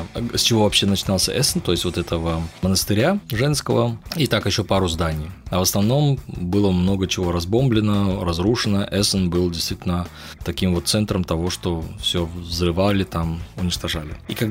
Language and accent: Russian; Essen, North Rhine-Westphalia, Germany; Это мой родной край. И, соответственно, это был польский край. Этот район до сих пор еще существует.